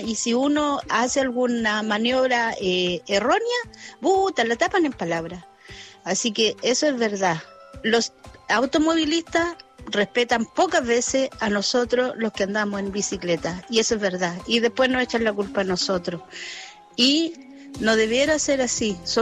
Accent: Chile; Yo también me incluyo nosotros porque soy chilena, pero es una pena.

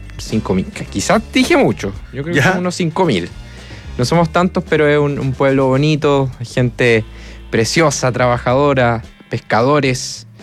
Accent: Tirúa, Biobío, Chile; Pero yo vivo y me crié siempre ahí en Tirúa Pueblo, el hermoso Tiruita.

